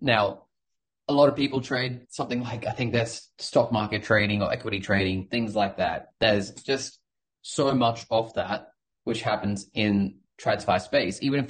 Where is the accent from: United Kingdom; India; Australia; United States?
Australia; It's very difficult for us to buy US treasury bills right now as an Australian citizen.